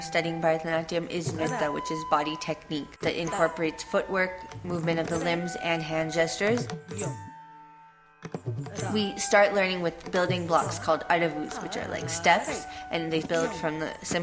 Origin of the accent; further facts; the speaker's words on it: Los Angeles, California, United States; I'm from Los Angeles. I was born and brought up here.